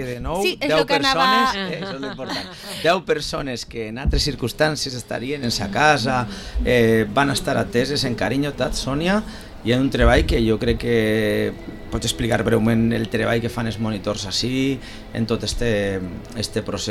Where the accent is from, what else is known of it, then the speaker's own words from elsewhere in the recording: Valencian Community, Spain; nosaltres som valencians i tenim la nostra idiosincràsia